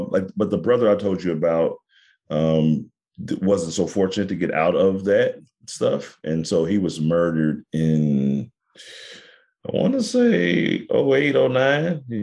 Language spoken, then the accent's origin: English; Kansas City, Missouri, United States; also born or lived in St. Louis / East St. Louis; Man, well, I was born in St. Louis. I lived in East St. Louis, probably the first, you know, young adult portion of my life. Then we moved to Kansas City, Missouri, and stayed there.